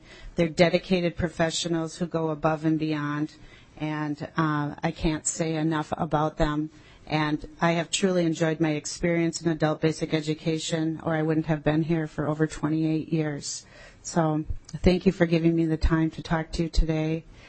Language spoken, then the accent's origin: English; Mexico; English is a second language; now in United States; I'm from Mexico.